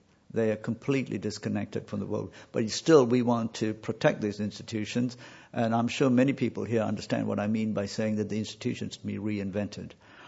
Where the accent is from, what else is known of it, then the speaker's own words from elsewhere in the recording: Hong Kong; which kind of freaks me out. I come from Hong Kong. You know, I shop at midnight, okay?